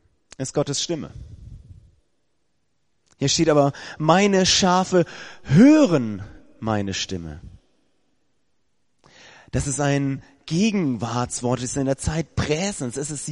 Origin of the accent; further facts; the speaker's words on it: Baden-Württemberg, Germany; Ich komme aus Baden-Württemberg, aus Südbaden.